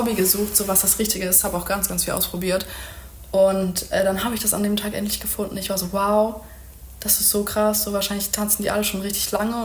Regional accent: Germany; woher kommst du eigentlich? Und dann meinte ich immer so, ja, Deutschland

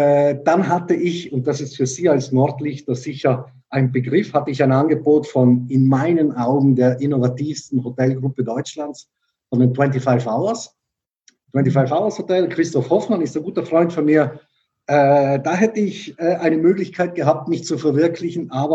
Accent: Bolzano, Trentino-Alto Adige, Italy; now in Germany

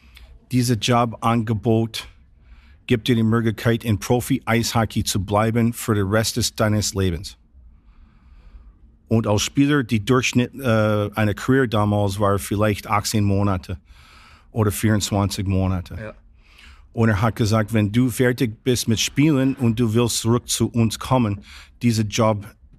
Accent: Green Bay, Wisconsin, United States; German is a second language; ob ich kehre zurück zu Wisconsin, meine Heimatort.

